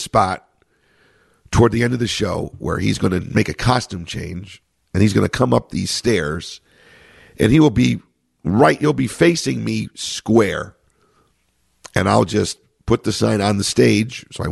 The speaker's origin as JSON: {"language": "English", "town": "Chicago", "region": "Illinois", "country": "United States", "tie": "born or raised there", "said": "And then he says this in my hometown, in Chicago."}